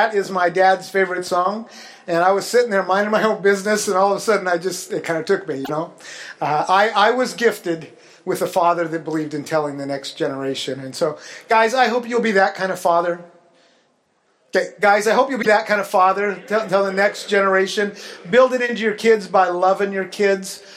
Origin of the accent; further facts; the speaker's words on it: Washington, United States; Yeah, I grew up in Grays Harbor, if you know where that is. I spent a lot of time out on the ocean, went out of Westport a lot